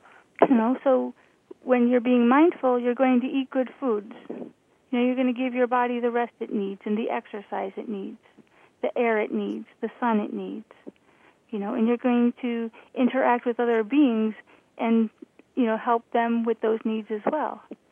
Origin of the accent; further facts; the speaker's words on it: Chicago, Illinois, United States; I mean, I'm originally from Chicago, so I know the beauty of seeing all the ice dripping off of the, you know, all the trees.